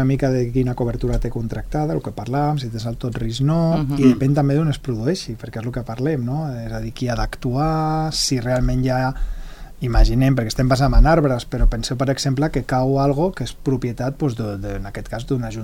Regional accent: Andalusia, Spain; Mira, jo sabeu que vinc d'Espanya, que estava a Andalusia.

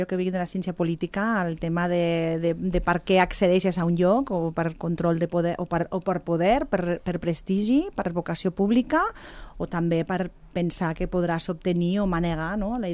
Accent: Andorra; Si l'acord d'associació no és per tu, és per mi, que sóc andorrana.

